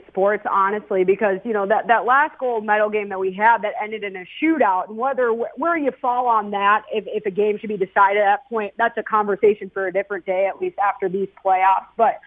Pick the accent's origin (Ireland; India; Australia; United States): United States; Minnesota; And I'm from Minnesota, and I played on the East Coast in college.